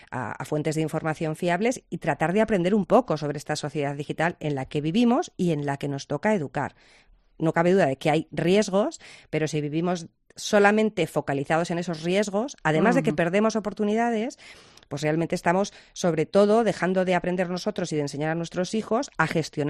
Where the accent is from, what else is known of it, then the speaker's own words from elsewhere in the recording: Sejas, Castile and León, Spain; Gracias y besos, que soy tu paisana de Aliste.